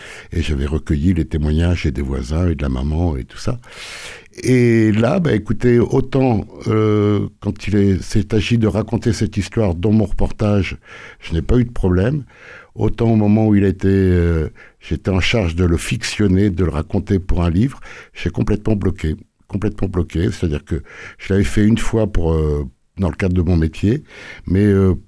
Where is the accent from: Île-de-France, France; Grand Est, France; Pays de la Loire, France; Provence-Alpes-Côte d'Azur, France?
Provence-Alpes-Côte d'Azur, France; Marseille; moi-même je suis né à Marseille, donc j'ai vécu dans l'ambiance du port.